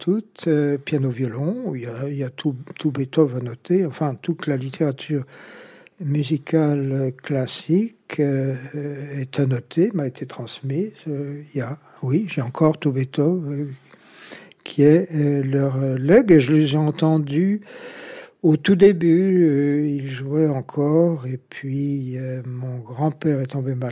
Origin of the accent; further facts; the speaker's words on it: Lyon, Auvergne-Rhône-Alpes, France; Je suis lyonnais d'origine et j'y ai vécu 33 ans. J'y ai fait toute ma scolarité secondaire, supérieure.